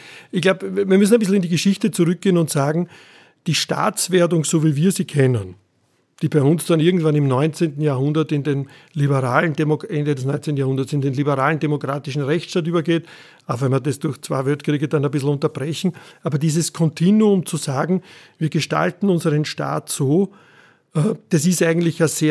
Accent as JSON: {"language": "German", "country": "Austria", "said": "weil wir dort als Österreicher einen Fußabdruck haben"}